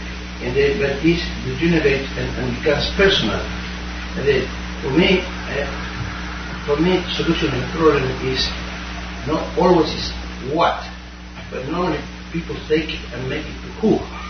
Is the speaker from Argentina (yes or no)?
yes; Argentina; Yes, I come from Argentina.